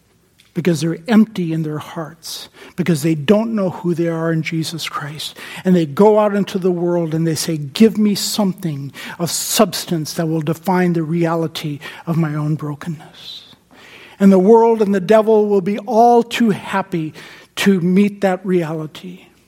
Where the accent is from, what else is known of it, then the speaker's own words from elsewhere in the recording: Pakistan; I grew up in Pakistan, and in Pakistan, most of the people who are born poor in Pakistan, 99% of those people will die in that same poverty.